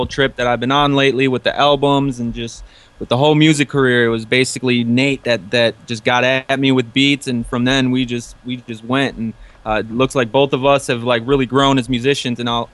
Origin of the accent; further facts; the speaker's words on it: Minneapolis, Minnesota, United States; But we got Insight out of Minneapolis, my hometown. I'm also in Minneapolis.